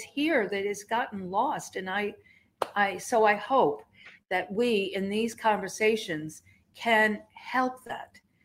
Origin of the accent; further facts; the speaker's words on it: Long Island, New York, United States; I grew up on Long Island